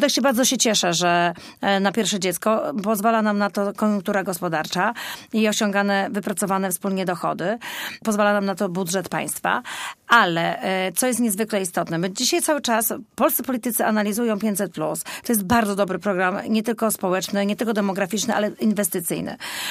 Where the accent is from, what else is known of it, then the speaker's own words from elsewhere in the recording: Greater Poland Voivodeship, Poland; Zawsze walczyłam o tą naszą wielkopolską ziemię jako Wielkopolanka.